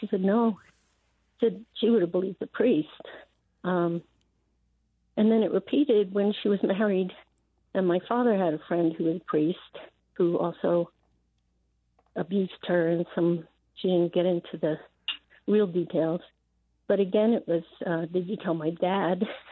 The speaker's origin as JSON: {"language": "English", "region": "New York", "country": "United States", "tie": "born or raised there", "lives_now": "Santa Fe, United States", "said": "I grew up in New York, and when I was discussing my own sexual abuse incidents with my mom"}